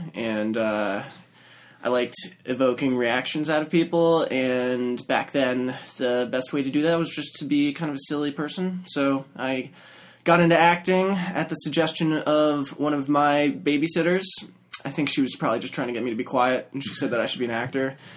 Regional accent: Maryland, United States; We grew up in Maryland.

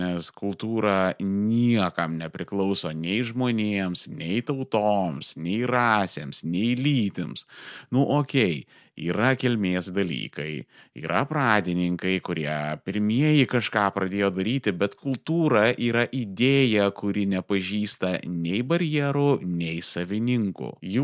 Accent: Armenia; Aš, kaip armėnas

